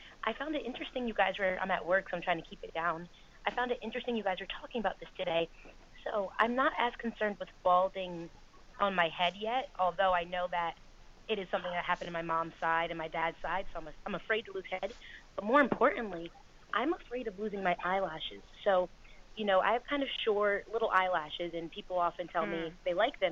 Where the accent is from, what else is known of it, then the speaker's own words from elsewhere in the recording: New Jersey, United States; Where am I from? I'm from New Jersey, actually.